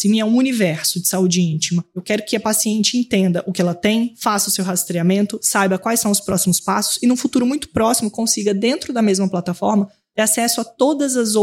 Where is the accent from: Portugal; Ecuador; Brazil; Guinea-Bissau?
Brazil; Espírito Santo; now in São Paulo, Brazil; Então, eu sou capixaba, né? Fiz medicina no estado do Espírito Santo, comecei a atuar lá e a viver a realidade na saúde da mulher lá. Vim para São Paulo